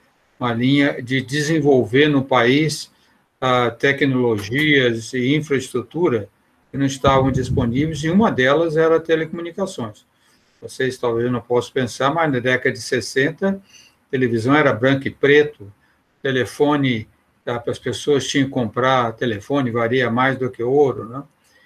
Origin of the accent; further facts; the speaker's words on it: Itajubá, Minas Gerais, Brazil; Aliás, eu sou de Itajubá, no sul de Minas, né?